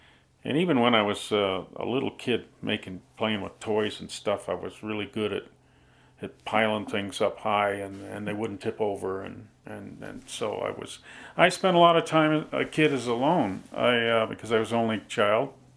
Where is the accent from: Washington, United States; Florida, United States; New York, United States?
New York, United States; Utica; born there; Okay, I was born in 1941 in Utica, New York.